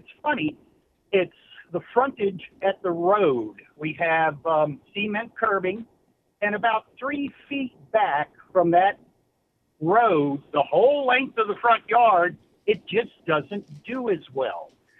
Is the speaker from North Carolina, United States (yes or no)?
no; Pace, Florida, United States; I'm actually from Pace, but we won't tell anybody.